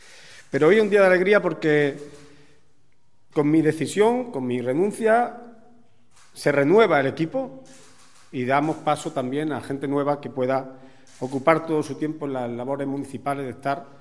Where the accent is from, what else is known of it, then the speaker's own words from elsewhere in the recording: Antequera, Andalusia, Spain; Soy de Antequera, no sé si por octava o novena generación, no me he puesto a buscarlo, pero por ahí andará.